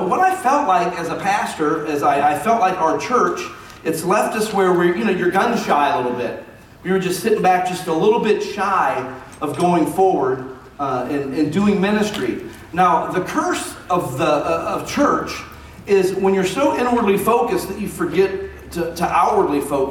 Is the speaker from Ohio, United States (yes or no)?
yes; Akron, Ohio, United States; also born or lived in Kansas City, Missouri; I am not from here. I grew up in Akron, Ohio. And I went to Bible school in Kansas City, Missouri.